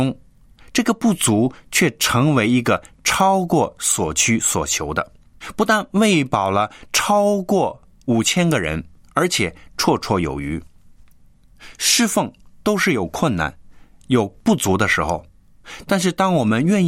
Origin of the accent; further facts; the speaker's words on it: Jiangsu, China; 我是江苏的